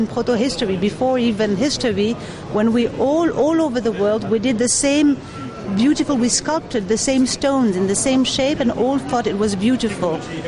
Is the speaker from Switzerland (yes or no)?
yes; Switzerland; also born or lived in Italy / Hong Kong / Bali; now in England, United Kingdom; I'm multicultural myself. I'm from Switzerland, from Italy. I live in England. I used to live in Hong Kong, Bali